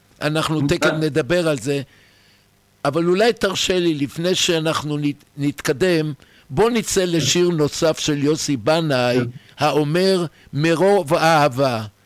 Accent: Tel Aviv, Tel Aviv District, Israel; אני זוכר, אני תל אביבי, אני זוכר שבשנות ה-50 הייתי ילד בן 5-7

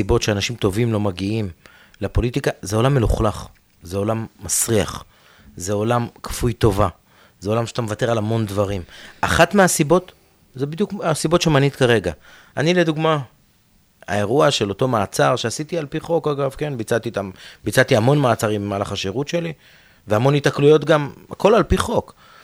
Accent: Ofakim, Southern District, Israel; גדלתי באופקים, במקום שבה זיווה לא תמיד מאפשרת לך להתפתח ולהגיע למקומות רחוקים.

